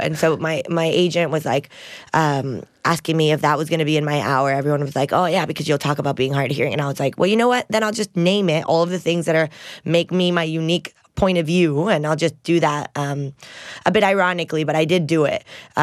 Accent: Miami, Florida, United States; now in Amsterdam, Netherlands; My mom's Mexican and my dad's Venezuelan, and I grew up in Miami, Florida. Heard of it? I grew up there. And then I now live in Amsterdam. I've been living in the Netherlands for like 7 years.

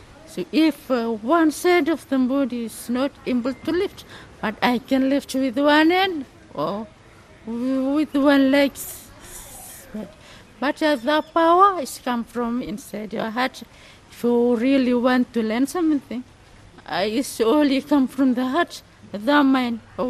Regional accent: Western Division, Fiji; I'm from Ra.

